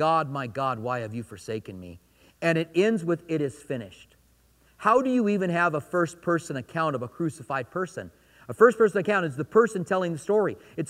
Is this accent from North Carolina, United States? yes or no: no; Clinton, Iowa, United States; born there